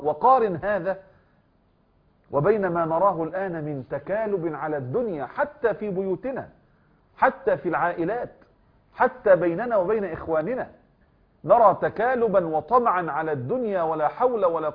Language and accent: Arabic; Egypt; يعني بما يعرف الآن عندنا في مصر جلابية،